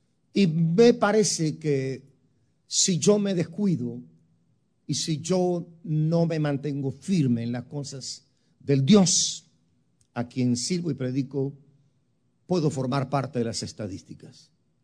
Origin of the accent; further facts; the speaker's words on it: Guatemala; aún antes de ser cristiano, en mi país, en Guatemala.